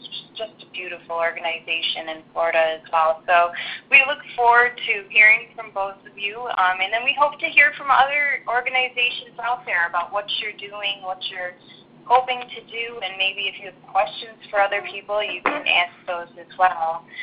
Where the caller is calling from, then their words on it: Brisbane, Queensland, Australia; I'm calling from Brisbane, Australia, so the connection may be a little shaky here.